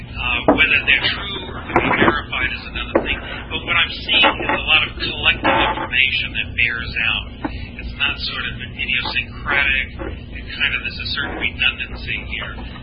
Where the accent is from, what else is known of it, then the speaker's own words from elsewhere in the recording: Blue Hill, Maine, United States; I'm from Blue Hill.